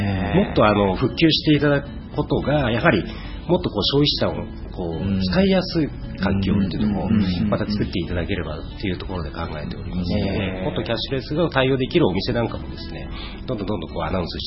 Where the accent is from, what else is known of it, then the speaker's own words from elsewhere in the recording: Numazu, Shizuoka, Japan; 私も沼津に生まれ沼津に育っておりますので、やはりその地元愛っていうのもありますので、